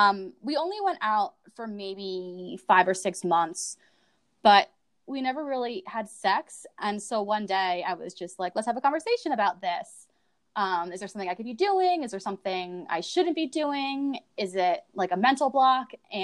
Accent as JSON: {"language": "English", "region": "New Jersey", "country": "United States", "tie": "born or raised there", "said": "I grew up in Central Jersey, and yes, it exists. And I currently live in Northern Utah."}